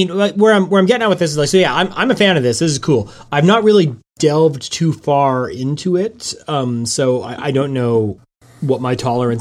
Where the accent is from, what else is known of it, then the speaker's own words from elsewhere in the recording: Canada; as a Canadian, I am fully on board with Kids in the Hall influencing the wider cultural landscape